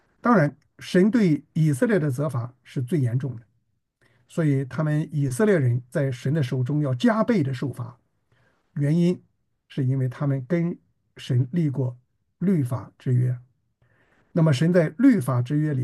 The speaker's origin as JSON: {"language": "Chinese", "country": "China", "said": "我们中国人有一句话啊，叫做“团结就是力量”。"}